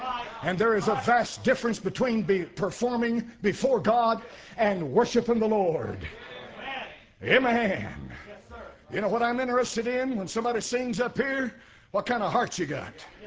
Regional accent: Tennessee, United States; I grew up in East Tennessee, and I knew what blackguard meant.

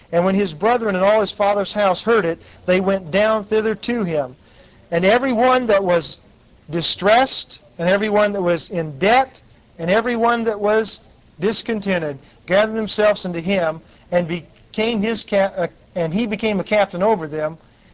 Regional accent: Springfield, United States; born there; also born or lived in Denver / Dayton; I was born in Springfield, so that would be the city where I came from. But I never lived there. I lived there maybe a year. Lived in Denver, lived in Dayton. See, I live in Dayton now. I'm a Daytonian

